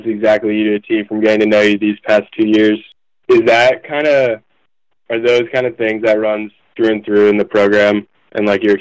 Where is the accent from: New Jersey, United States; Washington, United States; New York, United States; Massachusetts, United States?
New York, United States; Bronxville; that's pretty similar to my hometown in New York, Bronxville.